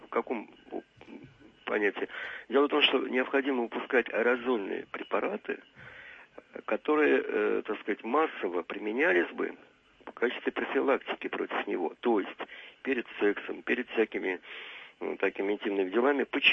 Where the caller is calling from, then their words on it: Saint Petersburg, Russia; я из Санкт-Петербурга.